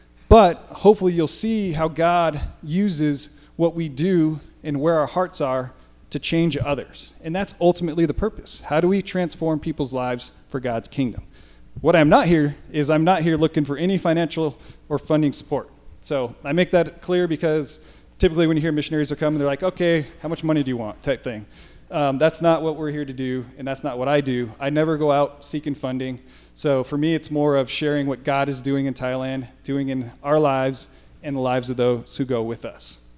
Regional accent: Colorado, United States; I'm from Colorado

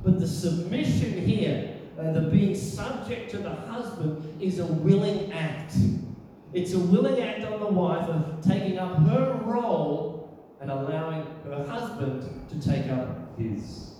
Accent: Australia; accent: Australian; My Australian accent probably messed that up

